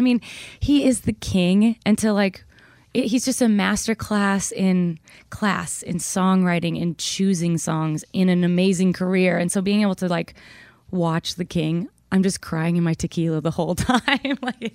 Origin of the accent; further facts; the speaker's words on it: Minnesota, United States; and I'm from Minnesota, so it's my home stadium.